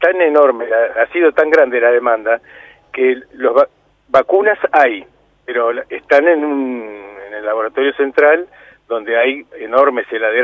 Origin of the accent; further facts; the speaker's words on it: Uruguay; así somos los uruguayos.